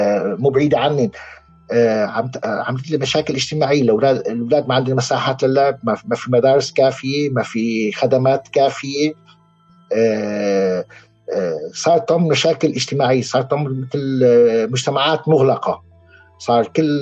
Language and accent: Arabic; Syria; هلا مثل عندنا بسوريا يمكن سمعت الفترة الماضية انه اعلان عن مشاريع ابراج